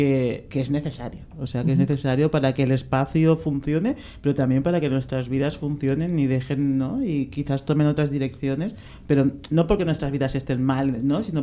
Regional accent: Spain; Porque todas somos españolas

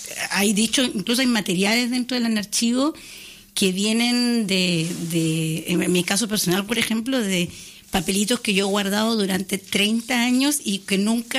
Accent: Chile; un año antes de la dictadura chilena, soy hija de la dictadura y también soy hija de, como dirían en mi país, de la derrota

